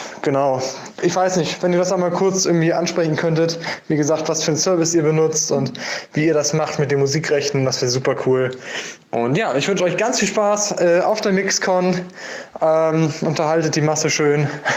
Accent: Hamburg, Germany; Ich komme aus Hamburg und bin jetzt 20 Jahre alt.

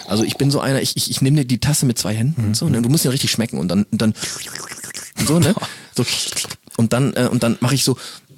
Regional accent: North Rhine-Westphalia, Germany; Kommen wir aus dem Pott, ne?

